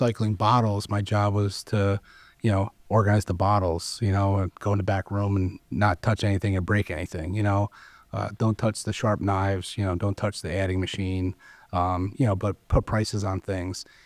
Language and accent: English; Rensselaer, United States; I started volunteering at a senior center in my hometown in Rensselaer